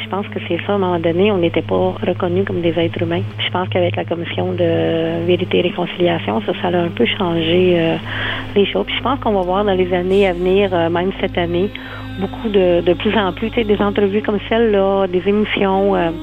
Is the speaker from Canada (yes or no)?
yes; Hull, Quebec, Canada; Je suis algonquine. Je suis native de Hull.